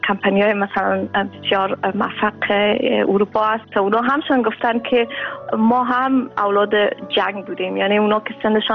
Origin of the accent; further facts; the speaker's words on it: Afghanistan; now in Germany; من از افغانستان آمدیم